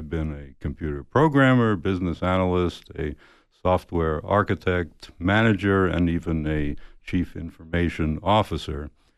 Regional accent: New York City, New York, United States; now in Tucson, United States; I'm originally from New York City, and okay. I've lived here in Pima County in Tucson for 50 years now.

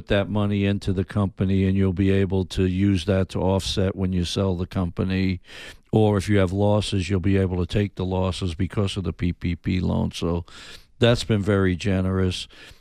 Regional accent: New York City, New York, United States; Yeah, I grew up in New York City, and that was the Mickey Mantle, Roger Maris days

